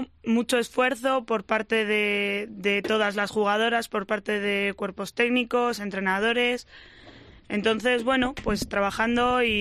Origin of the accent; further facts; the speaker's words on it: Segovia, Castile and León, Spain; Bueno, además yo vengo de Segovia, que el club era muy chiquitito